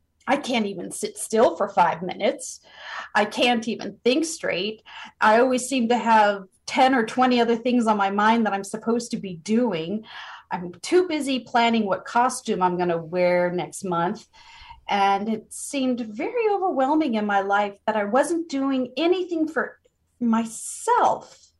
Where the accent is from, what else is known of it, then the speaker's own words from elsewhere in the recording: New Orleans, Louisiana, United States; Yes. I'm from New Orleans.